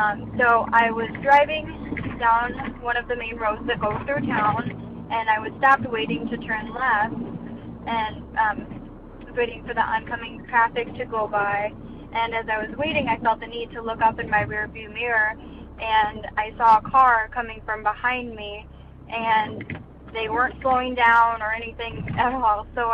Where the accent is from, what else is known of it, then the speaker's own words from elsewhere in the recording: Big Rock, Illinois, United States; I'm from Big Rock, Illinois